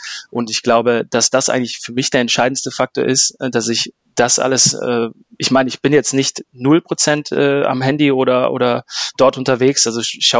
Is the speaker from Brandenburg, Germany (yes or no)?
no; Mönchengladbach, North Rhine-Westphalia, Germany; born there; bin zwar gebürtiger Gladbacher, aber ich wohne in Wegberg, also Kreis Heinsberg, grenzt an Gladbach an.